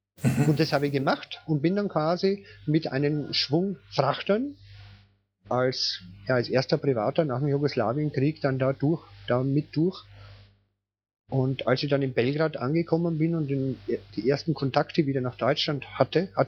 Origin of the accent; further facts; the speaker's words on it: Vienna, Austria; Also ich bin Österreicher, ich bin in Wien aufgewachsen. Und ich bin direkt an der Donau aufgewachsen